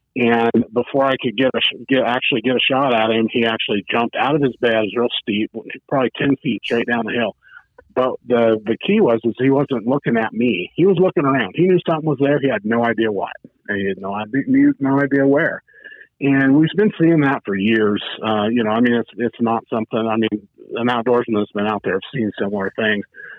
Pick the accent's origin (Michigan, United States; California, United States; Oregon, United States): Oregon, United States; First off, my family were cattle ranchers. I grew up here in Eastern Oregon, not to be confused with Western Oregon, please.